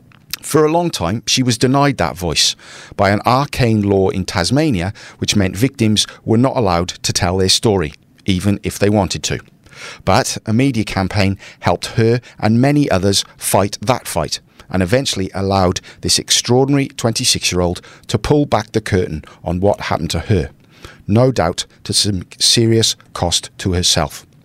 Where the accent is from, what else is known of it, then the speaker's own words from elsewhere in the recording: United Kingdom; now in Australia; I'm British.